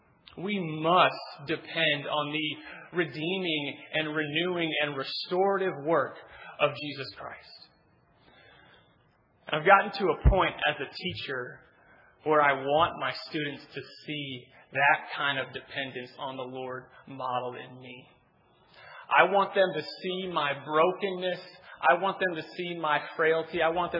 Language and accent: English; Pacific Northwest, United States; Now, growing up in the Northwest, I'm not too familiar with East Coast bodies of water.